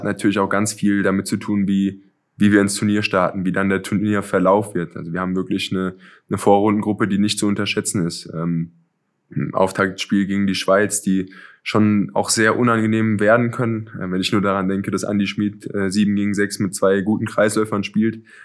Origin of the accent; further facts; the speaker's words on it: Kassel, Hesse, Germany; now in Flensburg, Germany; Ich habe ja den Vergleich zu meiner Heimat, ich habe den Vergleich zur Gegend in Kassel